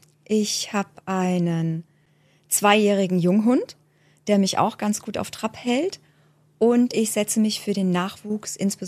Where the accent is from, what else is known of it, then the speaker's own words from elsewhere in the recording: Sinzig, Rhineland-Palatinate, Germany; von Schreiben fürs Handwerk. Ich komme aus Sinzig